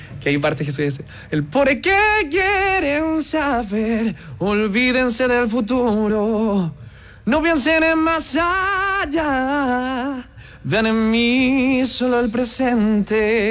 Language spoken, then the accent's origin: Spanish; Chile; recuerden que somos chilenos